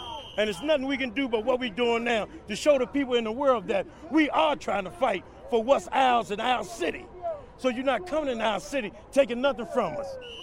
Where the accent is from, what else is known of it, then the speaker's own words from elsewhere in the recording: Washington, District of Columbia, United States; I'm from Washington, D.C., Southeast. I graduated in Anacostia in 1984.